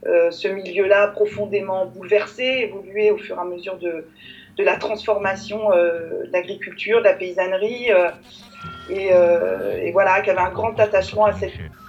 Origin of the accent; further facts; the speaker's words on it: Carhaix, Brittany, France; born there; Oui, alors effectivement, je suis née à Carhaix.